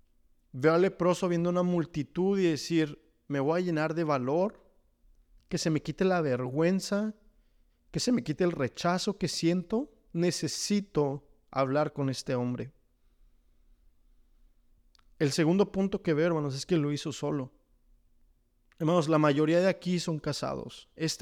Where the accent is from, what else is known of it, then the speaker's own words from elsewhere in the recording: Austin, Texas, United States; yo saben que soy de Austin y una de las mayores cosas que extraño de Austin es ir a jugar voleibol. Entonces, pues me mudo aquí, hermanos, y no tengo muchos amigos.